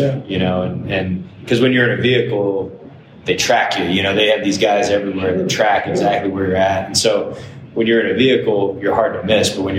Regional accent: Florida, United States; I went to the University of Florida. I grew up in Florida and went that route to become an officer.

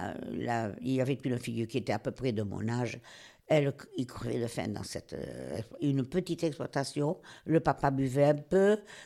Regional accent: Paris, Île-de-France, France; now in Landes, France; Et quand on vient de Paris, on prend sa douche tous les soirs. Qu'on tombe ici, dans les Landes, pas d'eau, rien

